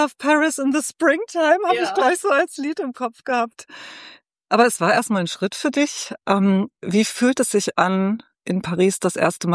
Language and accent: German; Lübeck, Schleswig-Holstein, Germany; moved away; Ich habe Lübeck ja vor mehr als 25 Jahren Richtung Süden verlassen, aber es ist natürlich immer wieder total schön, ein bisschen Ostseeluft zu schnuppern.